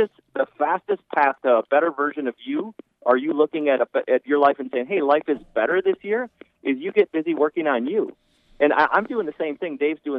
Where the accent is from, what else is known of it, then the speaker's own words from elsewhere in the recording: Minnesota, United States; I remember I grew up in Minnesota, and I remember my dad working 3 jobs to provide for 4 kids in a very middle-class America household.